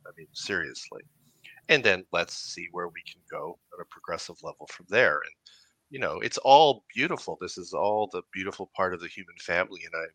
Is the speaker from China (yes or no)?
no; Canada; Certainly as a Canadian, I never thought in my life about who's a liberal or who's a conservative.